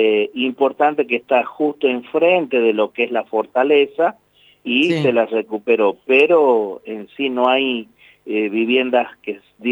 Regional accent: Argentina; nosotros somos argentinos, tenemos en nuestro lugar la bandera argentina, también tenemos la bandera huipala, que es la que representa a las comunidades indígena de la parte, sobre todo el norte argentino.

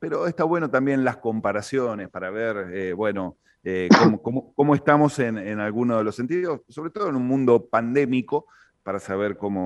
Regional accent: Argentina; ya todos sabemos cómo somos los argentinos.

